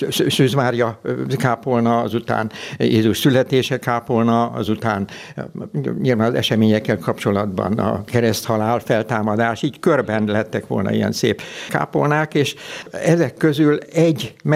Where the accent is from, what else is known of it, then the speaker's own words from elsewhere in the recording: Budapest, Hungary; Budapesten születtem, de nem itt, hanem a Népliget közelében. Édesapám 1937-ben építette ezt a házat, ezt a családi házat, és 1937-ben költöztünk ide, erre a helyre.